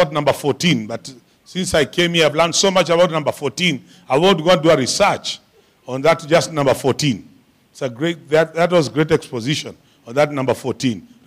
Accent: Eastern Region, Uganda; English is a second language; I'm Ugandan. I'm Luya from Samia here. Just the other side of the border. Just near here.

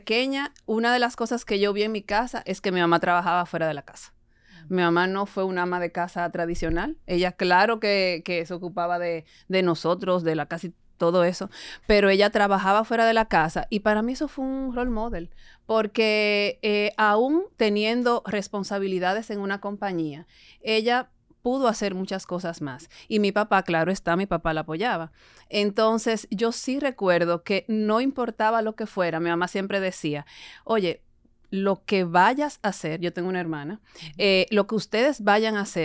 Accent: Santiago, Dominican Republic; Yo soy santiaguera. Mis papás son del Cibao. Mi mamá santiaguera y mi papá de La Vega. Yo soy casada, mi esposo es santiaguero, y aunque nosotros tenemos 20 y pico de años viviendo en Santo Domingo, mis hijos nacieron en Santiago.

